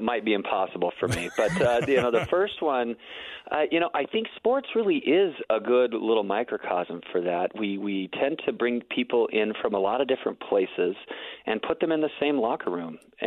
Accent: Midwest, United States; also born or lived in South; I know I grew up in the Midwest and South

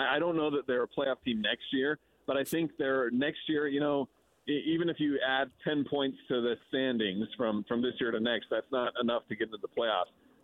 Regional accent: Salt Lake City, Utah, United States; we're in town for the Coyotes. We're from Salt Lake City.

